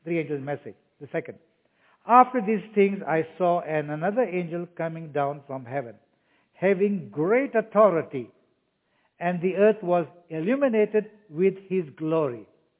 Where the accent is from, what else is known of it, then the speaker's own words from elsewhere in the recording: Kenya; See, they heard I was from Kenya, so they called me.